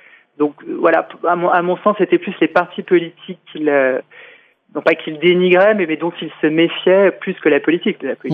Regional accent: France; en tant que citoyenne et en tant que Française.

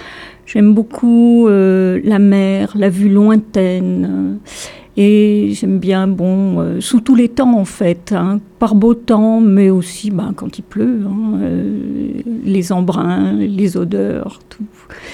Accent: Brittany, France; Moi, je suis née en Bretagne, j'ai toujours vécu en Bretagne

